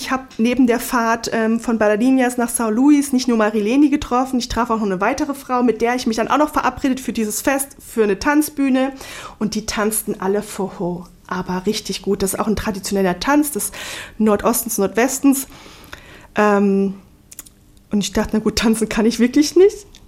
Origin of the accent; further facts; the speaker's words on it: Germany; Ich habe es ihr dann gesagt, ich komme nicht aus dem Süden, bin Deutsche.